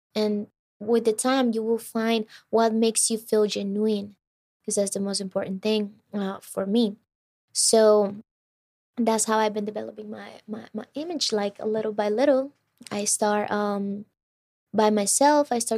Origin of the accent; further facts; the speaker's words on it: Cuenca, Azuay, Ecuador; I'm from Cuenca.